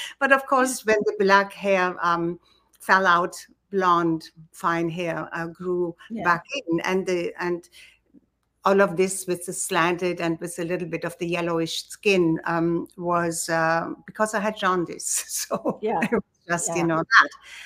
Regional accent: Germany; And I come from Germany, very old aristocratic family.

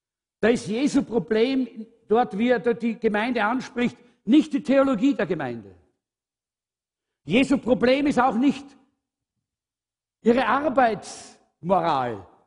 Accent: Austria; wir sind halt Österreicher und Österreich-Umgebung.

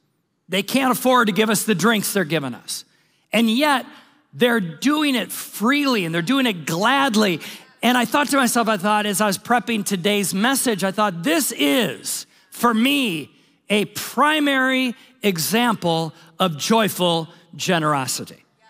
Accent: United States; and was very humbling as an American

